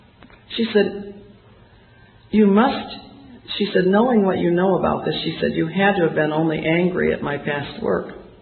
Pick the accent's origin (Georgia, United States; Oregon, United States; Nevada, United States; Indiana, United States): Indiana, United States; Fort Wayne; even in Fort Wayne, Indiana, which is my hometown